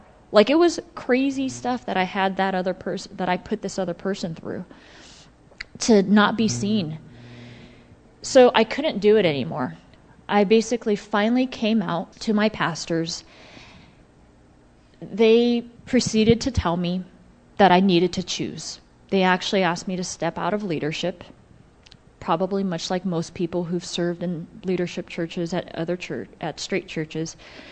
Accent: Los Angeles, California, United States; also born or lived in Texas; now in Cleveland, United States; I'm from Los Angeles. Went to high school in Texas. You know, big city girl.

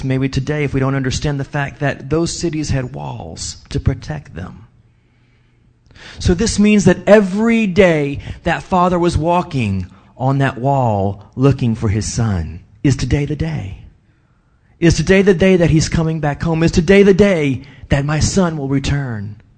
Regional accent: New Orleans, Louisiana, United States; Now, of course, I'm from New Orleans, and I was like 12 years old when I realized chickens don't fly.

